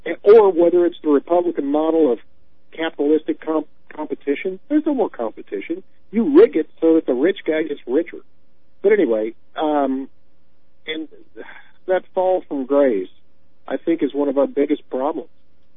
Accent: the South, United States; And I am sorry, as a Southerner, I am absolutely just insane about knowing a man's name

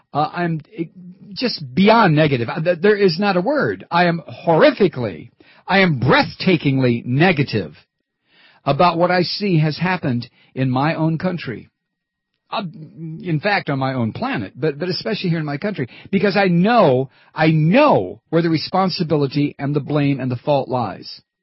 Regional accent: Toledo, Ohio, United States; I was brought up in Toledo.

